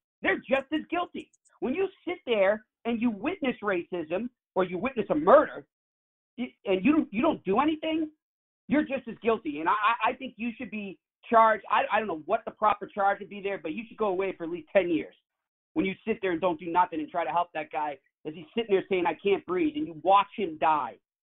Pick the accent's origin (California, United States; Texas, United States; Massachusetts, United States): Massachusetts, United States; Boston; I'm from Boston, I'm proud to be from here, but I'm not going to lie that this is one of the most racist cities, maybe the racist city in the Northeast